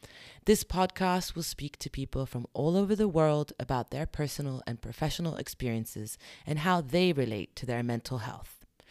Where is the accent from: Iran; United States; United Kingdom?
United Kingdom; London; I'm a British Arab writer, journalist, producer, and once upon a time a lawyer. I was born in London and raised to a Syrian mother and a Libyan Palestinian father.